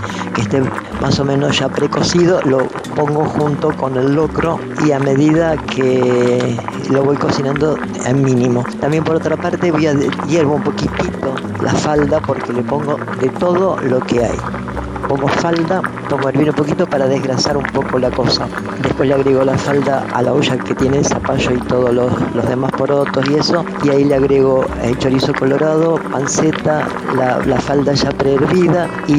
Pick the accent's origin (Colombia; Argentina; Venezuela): Argentina; Córdoba; now in San Martín de los Andes, Argentina; vivo acá en San Martín de los Andes. Soy originaria de Córdoba